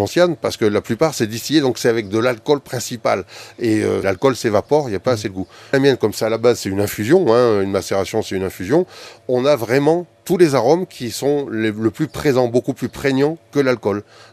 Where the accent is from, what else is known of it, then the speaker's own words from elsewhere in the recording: Auvergne-Rhône-Alpes, France; also born or lived in Chelles / Morocco / Greece / Paris; Je suis d'origine auvergnate. J'ai passé mon adolescence en Auvergne. Je suis né par accident à Chelles.